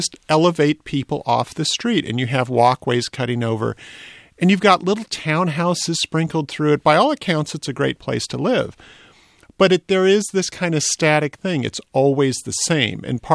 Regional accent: Walnut Creek, California, United States; When I was growing up in Walnut Creek and our family would drive over the Bay Bridge to go see the Giants or whatever

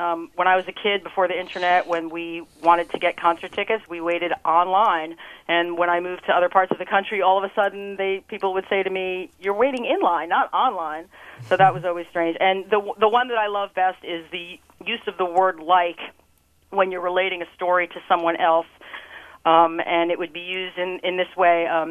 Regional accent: Clifton, New Jersey, United States; I grew up in Clifton, New Jersey, which incidentally is right next to Patterson, and we did indeed celebrate Goosey Night instead of Mischief Night like the rest of the country did.

